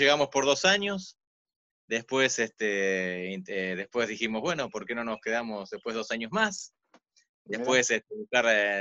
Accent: Buenos Aires, Argentina; moved away as an adult; nos fuimos de Argentina, somos de Argentina, de Buenos Aires.

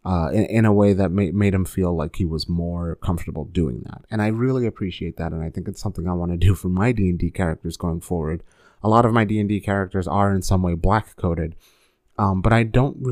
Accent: United States; Growing up in America, especially, you have folks who get your name wrong all the time or who kind of don't understand your culture, right?

